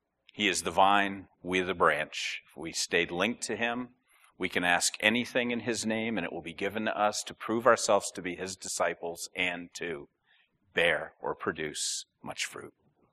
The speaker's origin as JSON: {"language": "English", "country": "United States", "said": "How does the fact that I'm an American living in this culture shaping my view of church?"}